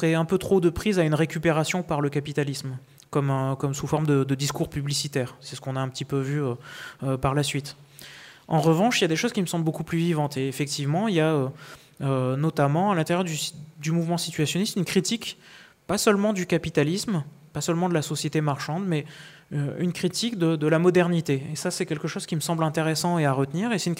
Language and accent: French; Montpellier, Occitanie, France; Puisque je viens de Montpellier, j'en profite pour glisser cette anecdote.